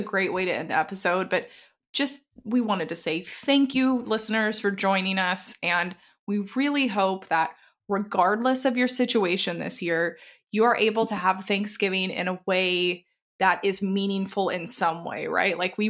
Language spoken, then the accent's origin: English; Texas, United States; I make a Tex-Mex version because I'm from Texas originally and it's so good.